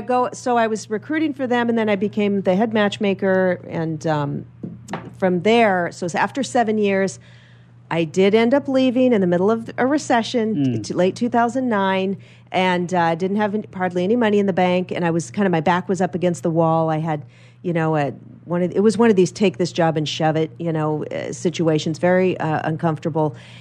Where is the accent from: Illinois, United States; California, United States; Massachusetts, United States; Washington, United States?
Washington, United States; Tacoma; born there; Well, I was born in Tacoma, Washington.